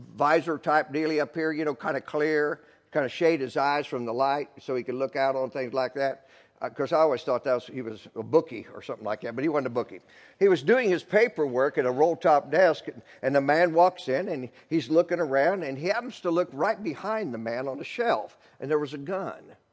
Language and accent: English; Indiana, United States; I grew up in Cornfield County, Indiana.